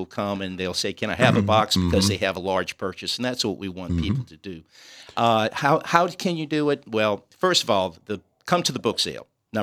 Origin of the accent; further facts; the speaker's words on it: Gretna, Louisiana, United States; I'm originally from Gretna, yes.